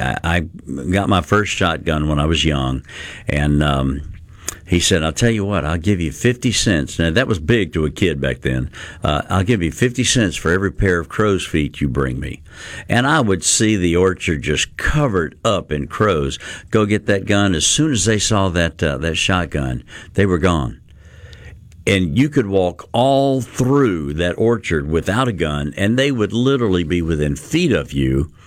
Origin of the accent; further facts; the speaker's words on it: Mississippi, United States; My grandfather, I grew up down on the Mississippi coast.